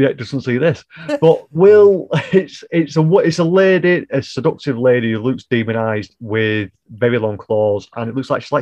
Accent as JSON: {"language": "English", "region": "England", "country": "United Kingdom", "said": "It's yogurt. We're English. We said the language first."}